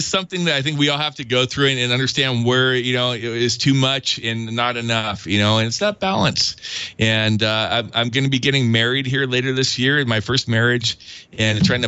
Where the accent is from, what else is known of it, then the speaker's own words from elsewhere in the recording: Gilroy, California, United States; from Gilroy, California, the West Coast, just south of San Jose, Monterey, California.